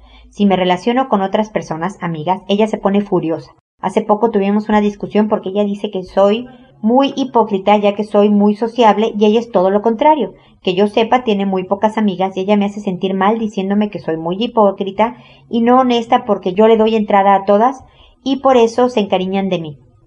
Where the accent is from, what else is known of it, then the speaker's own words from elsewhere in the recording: Mexico; now in United States; Nosotros nos fuimos a vivir a Estados Unidos hace tiempo por el trabajo de mi esposo. Y en México, de donde yo soy